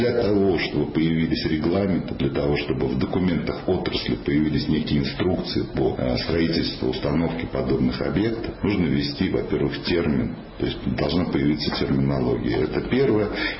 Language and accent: Russian; Moscow, Russia; мы начинаем в Москве, потому что здесь, конечно, совершенно другой инвестиционный климат, ну и мы, собственно, москвичи.